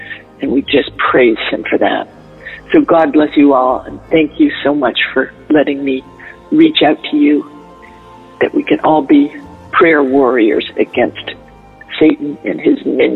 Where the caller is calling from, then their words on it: Massachusetts, United States; I'm calling from Central Massachusetts.